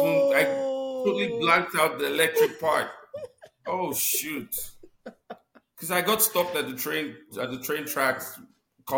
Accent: Asaba, Delta, Nigeria; now in Canada; Okay, so I am originally from Delta State in Nigeria. I'm from the capital, Asaba.

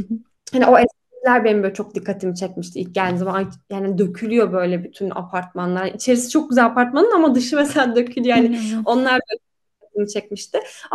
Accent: Konya, Turkey; now in Poland; ben Konya'da doğdum büyüdüm. Tamam, Konya'da hani Türkiye'nin en büyük şehri değilim ama hani nüfus olarak 3 milyon neredeyse yaşıyor Konya'da.

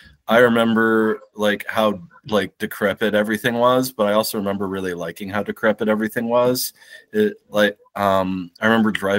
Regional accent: New York City, New York, United States; Yeah, I grew up in New York. So yeah, I grew up in New York City as a kid.

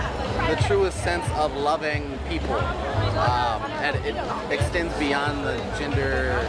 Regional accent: Los Angeles, California, United States; L.A. Born and raised.

